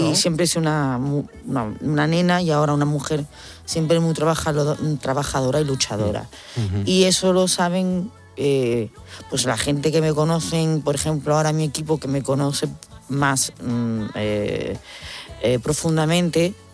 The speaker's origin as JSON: {"language": "Spanish", "town": "Seville", "region": "Andalusia", "country": "Spain", "said": "en Sevilla, en mi tierra, la liamos bien"}